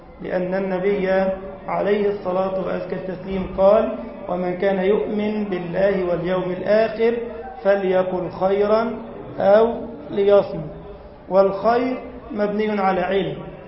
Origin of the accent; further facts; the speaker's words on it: Egypt; اللهم اجعل بلدنا مصر بلد الأمن والأمان